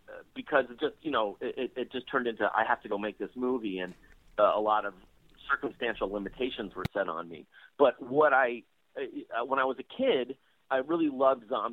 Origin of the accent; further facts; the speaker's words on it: New York City, New York, United States; I was born in 1970 in New York City and grew up in New York at its worst point, probably one of its worst points